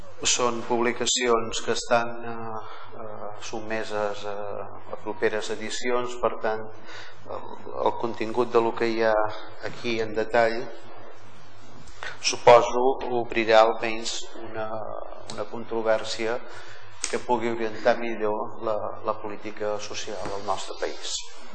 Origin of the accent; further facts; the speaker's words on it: Balearic Islands, Spain; accent: Menorcan; avisa de la meva varietat lingüística, que soc menorquí, efectivament.